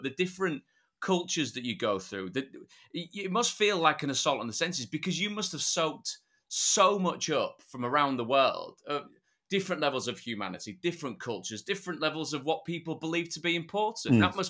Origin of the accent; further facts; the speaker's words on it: Yorkshire and the Humber, United Kingdom; being a Yorkshireman, Morocco felt to me like the closest far away place